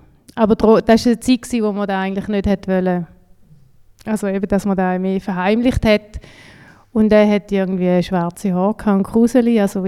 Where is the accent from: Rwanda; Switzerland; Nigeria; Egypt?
Switzerland; Aber jetzt nicht anhand vom Namen oder sie wissen, ich bin aus der Schweiz.